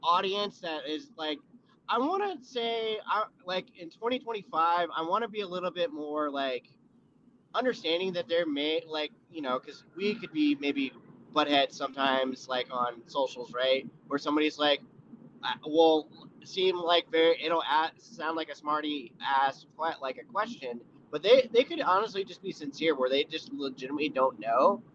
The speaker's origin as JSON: {"language": "English", "town": "Dallas", "region": "Texas", "country": "United States", "tie": "born or raised there", "said": "So from growing up in the Dallas area"}